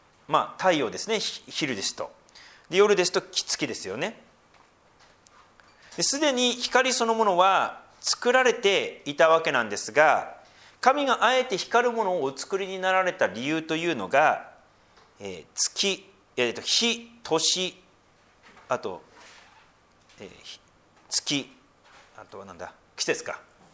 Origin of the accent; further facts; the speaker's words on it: Tohoku, Japan; 私特に東北出身なので寒いのでね